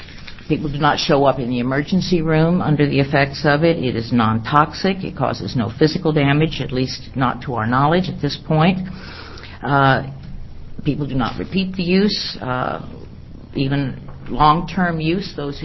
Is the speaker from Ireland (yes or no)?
no; Portland, United States; I'm from Portland.